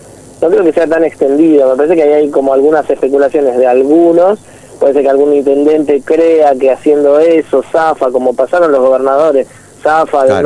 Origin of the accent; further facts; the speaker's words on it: San Martín, Buenos Aires Province, Argentina; Yo soy de San Martín